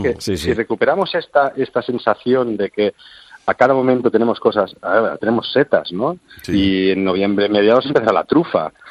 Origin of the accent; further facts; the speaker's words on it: Barcelona, Catalonia, Spain; sabes que yo soy de aquí, de Barcelona, y los catalanes tomamos mucho la escudella y carandolla